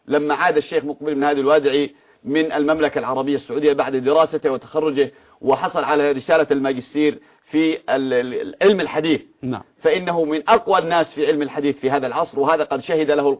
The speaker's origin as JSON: {"language": "Arabic", "country": "Yemen", "said": "يحدث عندنا في اليمن أزمة على جميع الأصعدة والمجالات"}